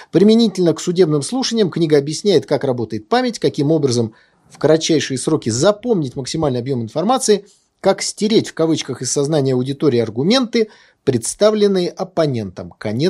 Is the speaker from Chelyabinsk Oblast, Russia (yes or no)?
no; Saint Petersburg, Russia; Да, ну, я из Питера, я знаю эту фамилию.